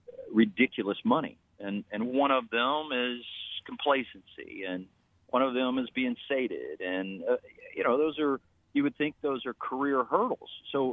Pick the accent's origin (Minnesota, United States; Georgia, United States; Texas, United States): Texas, United States; I grew up in Texas, first of all. I grew up riding horses. All I did was play riding rodeos and play days.